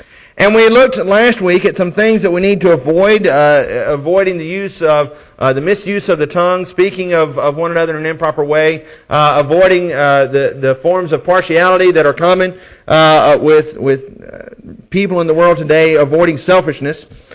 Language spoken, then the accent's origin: English; the South, United States; Growing up in the South, I've witnessed just way too often congregations that have split